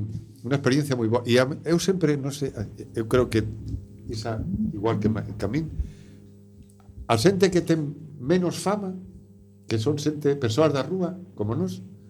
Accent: Madrid, Community of Madrid, Spain; Galician is a second language; eu son de Madrid, ¿no? E vine aquí a Galicia a vivir.

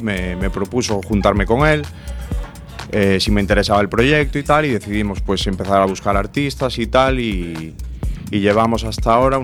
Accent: Santiago de Compostela, Galicia, Spain; also born or lived in London, United Kingdom; cuando vivía aquí en Galicia, bueno, me crié aquí en Santiago y tal

